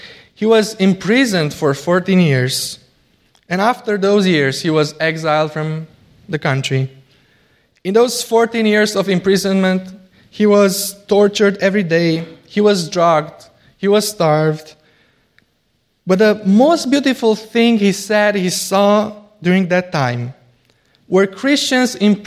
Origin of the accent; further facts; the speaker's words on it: Romania; In my home country, Romania, when communists came to power in 1948, they gathered pastors from all denominations.